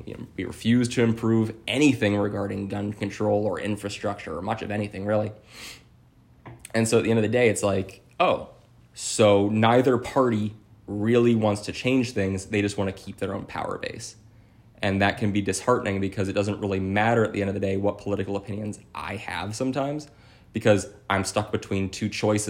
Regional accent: Ohio, United States; So, I'm from Ohio.

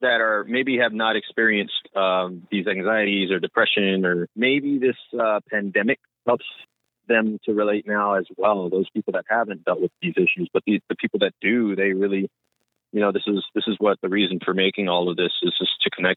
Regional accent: Corpus Christi, Texas, United States; So I'm born and raised here, Corpus Christi.

